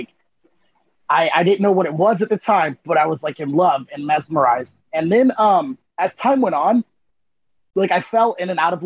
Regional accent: Tampa, Florida, United States; Yeah, Tampa, Florida. I am in the closest you get before you're swimming in the water south.

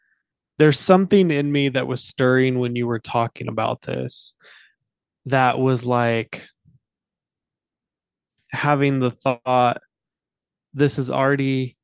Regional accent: United States; I'm American, so I know it's an American culture.

